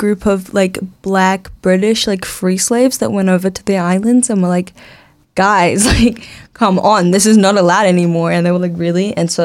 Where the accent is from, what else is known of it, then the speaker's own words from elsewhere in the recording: New Zealand; I think it was growing up in New Zealand especially